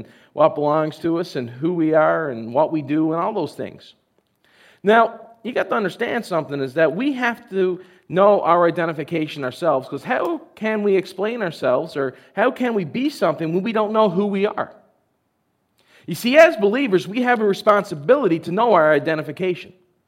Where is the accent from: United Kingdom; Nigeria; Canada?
Canada; Newfoundland and Labrador; I'm originally from Portygrave, Newfoundland.